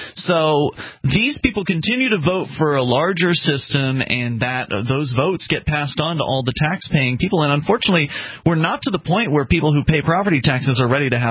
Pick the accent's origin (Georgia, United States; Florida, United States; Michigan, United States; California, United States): Florida, United States; I mean, I come from Florida where they were spending $7,000 per pupil.